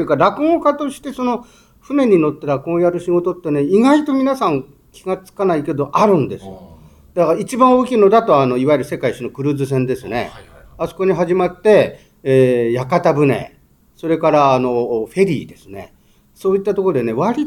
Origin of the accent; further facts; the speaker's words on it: Toyama, Japan; 僕ここで富山に生まれて65年経つんですけど